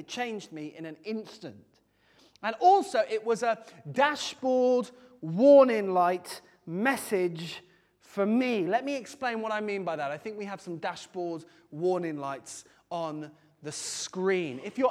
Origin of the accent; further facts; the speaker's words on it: United Kingdom; I am British. I am dangerously reasonable.